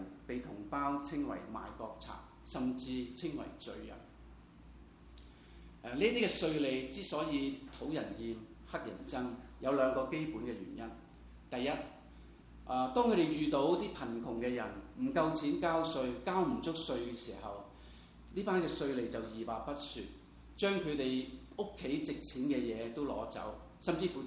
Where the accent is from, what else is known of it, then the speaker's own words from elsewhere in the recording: Guangdong, China; 我们广东人说，哇，这个位置是一个肥缺